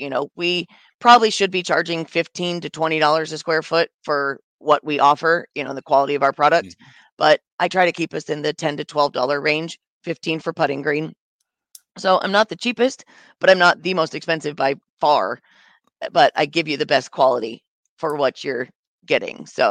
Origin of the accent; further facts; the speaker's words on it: Illinois, United States; moved away; No, I'm from Illinois originally, but I've been down here 26 years.